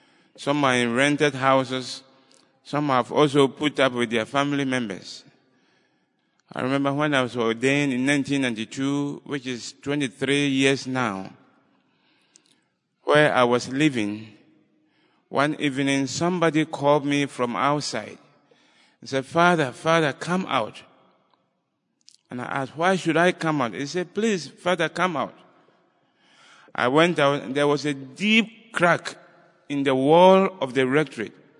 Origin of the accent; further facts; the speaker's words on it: Ghana; I come from Ghana in West Africa.